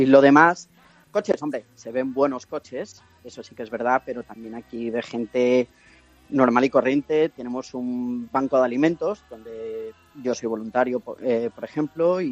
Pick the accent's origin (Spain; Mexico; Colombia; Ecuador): Spain; Badajoz, Extremadura; O sea, yo te digo, yo soy de Badajoz, yo soy de campo